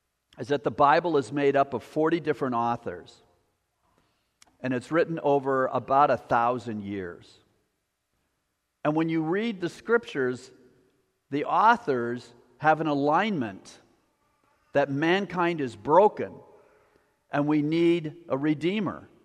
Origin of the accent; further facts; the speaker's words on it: Appleton, Wisconsin, United States; When I grew up in Appleton, Wisconsin, there's a big river called the Fox River that ran through the city.